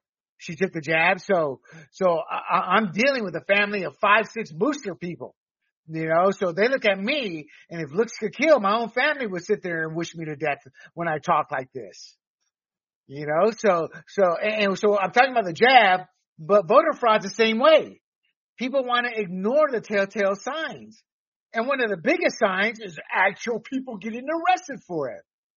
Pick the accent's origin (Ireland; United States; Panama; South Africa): Panama; born and raised in Panama, two dictators. I was a protected class being an American citizen